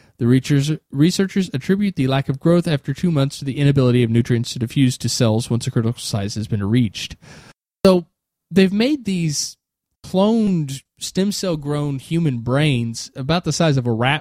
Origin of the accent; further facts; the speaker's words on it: United States; A condition where he's Canadian, I'm American, I'm sorry.